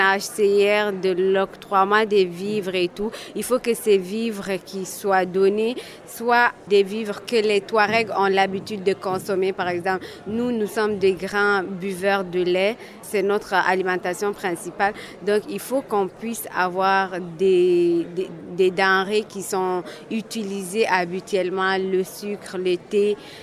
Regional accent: Timbuktu, Tombouctou, Mali; je suis Touareg d'origine malienne de Tombouctou. Mais depuis les années 91, je me suis retrouvée hors de mon pays. Donc, j'ai parcouru plusieurs pays, dont la Mauritanie

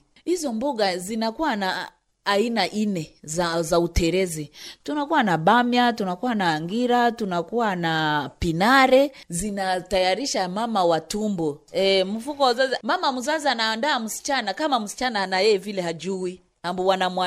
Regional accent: DR Congo; born there; Mimi nimezaliwa Kongo.

